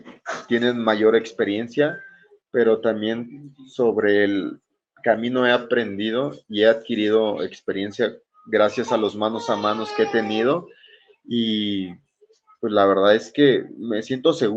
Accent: Mexico; representando a mi país, de mis orígenes, de donde soy, y la verdad es que muy ansioso de poder poder representar a mi México

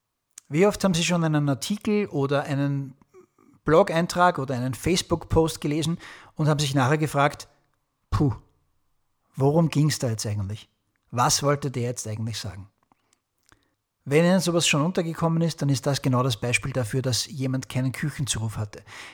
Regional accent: St. Pölten, Lower Austria, Austria; accent: Lower Austrian dialect; ich bin aus St. Pölten in der Nähe von Wien in Österreich, wird mein niederösterreichischer Dialekt manchmal ein bisschen durchkommen.

